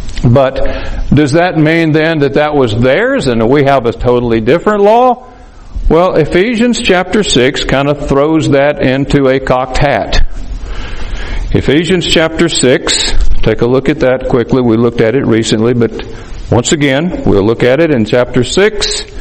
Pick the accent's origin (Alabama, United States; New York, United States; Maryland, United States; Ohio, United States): Alabama, United States; moved away; You know, like I said, I came from Alabama, not Egypt. I didn't go to the promised land. I went to Texas.